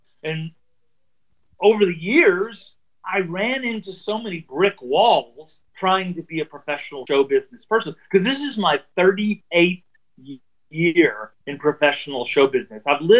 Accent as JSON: {"language": "English", "region": "Alabama", "country": "United States", "tie": "born or raised there", "also_born_or_lived": "West Texas", "said": "I actually called the book Finding Your Light Bulb because I grew up in Alabama. I was born in West Texas. My mom was from Texas. My dad was from Alabama."}